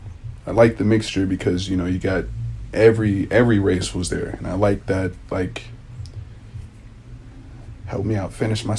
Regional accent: Michigan, United States; also born or lived in Maryland / Virginia; I was born in Michigan. I was raised there a little bit and then moved to Maryland and then Virginia and then back to Maryland, back to Virginia, back to Michigan

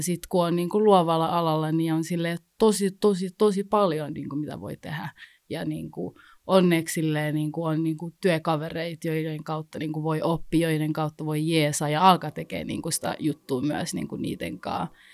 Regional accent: Rwanda; mä oon syntynyt siis Ruandassa

